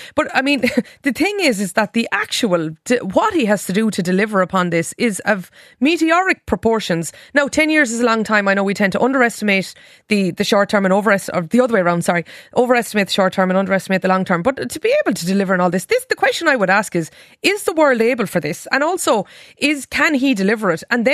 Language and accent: English; Dripsey, Munster, Ireland; This is an area, of course, not very far from where I grew up in Dripsea. It's called Cullen in North Cork.